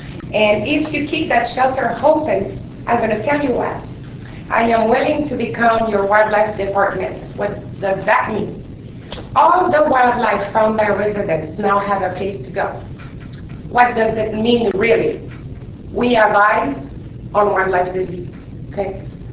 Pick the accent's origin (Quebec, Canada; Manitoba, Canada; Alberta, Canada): Quebec, Canada; Quebec City; now in United States; I am from Quebec City, Canada. I worked very hard to become a U.S. citizen back in 2011.